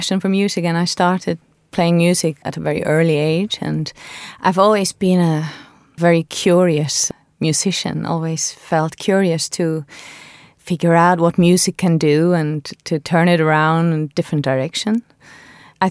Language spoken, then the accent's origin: English; Göta, Faroe Islands; I grew up in a very small village called Göta. The population of that village is 700 people, so it's not very big.